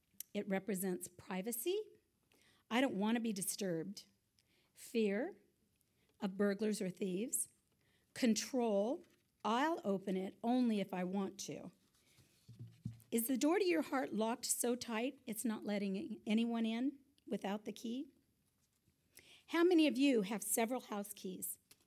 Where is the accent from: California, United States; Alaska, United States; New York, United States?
California, United States; I grew up in Orange County. We lived in the same house. Well, I lived in the same house for 17 years.